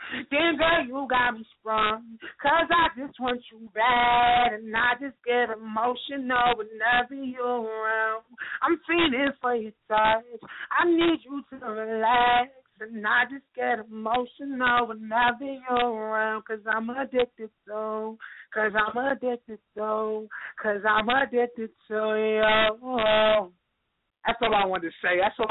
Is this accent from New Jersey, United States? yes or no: yes; Jersey City, New Jersey, United States; I'm next up. Like, I'm from Jersey City.